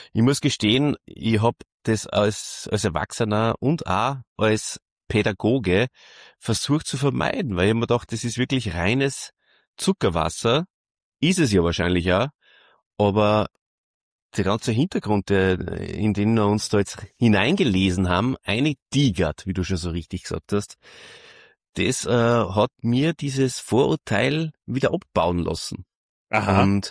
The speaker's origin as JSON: {"language": "German", "region": "Salzburg", "country": "Austria"}